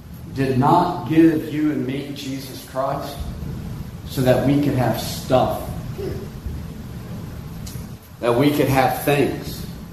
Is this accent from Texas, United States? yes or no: yes; Houston, Texas, United States; hear from such preachers from my hometown in Houston